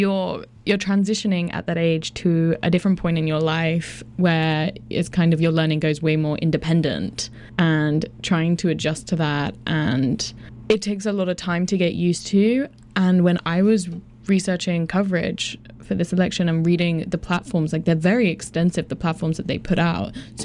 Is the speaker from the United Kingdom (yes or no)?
yes; England, United Kingdom; moved away; because I'm from England, so I came over here